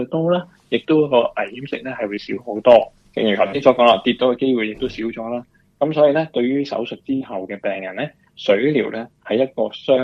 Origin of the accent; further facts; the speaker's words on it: China; 即系尤其我哋中国人都会咧系比较顾忌一啲嘅。